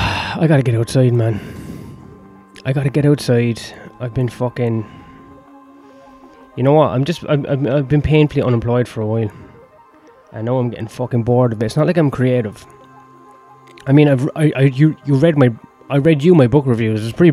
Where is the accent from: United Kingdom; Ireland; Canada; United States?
Ireland; Because I'm Irish, isn't it? So it's already funny because I'm drunk and I've got an accent.